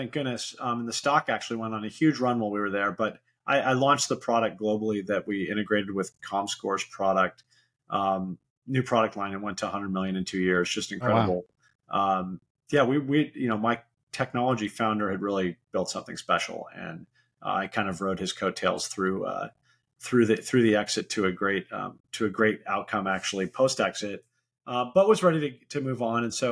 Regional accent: Seattle, Washington, United States; I'm born and raised in Seattle.

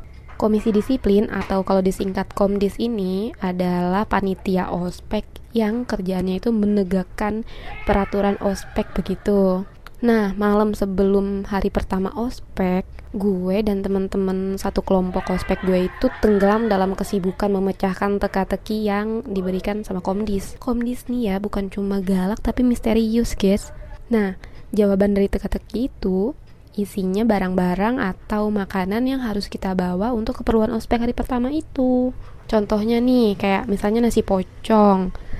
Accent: Bekasi, West Java, Indonesia; moved away as an adult; also born or lived in Purwokerto; gue anak SMA yang tercatat sebagai warga Bekasi keterima masuk perguruan tinggi di Purwokerto, Jawa Tengah.

